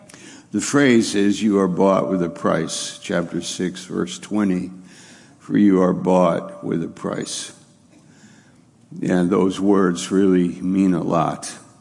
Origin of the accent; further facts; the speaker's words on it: Rome, New York, United States; I had an uncle in Clayton who was, I believe, we're from Rome, New York, so he was the first Roman lost in World War II.